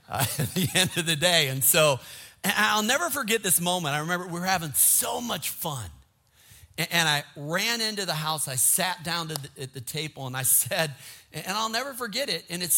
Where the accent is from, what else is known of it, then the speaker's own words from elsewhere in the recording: Minnesota, United States; Now, I grew up in Minnesota.